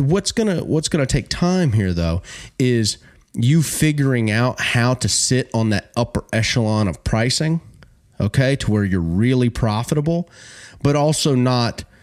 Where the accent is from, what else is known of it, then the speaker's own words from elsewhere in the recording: Alabama, United States; I grew up in that. I'm from Alabama. My family, they all work.